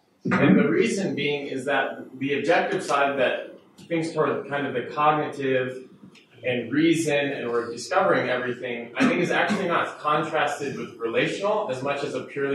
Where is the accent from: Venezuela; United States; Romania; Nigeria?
United States; Because I'm American, I'm just going to thank you first.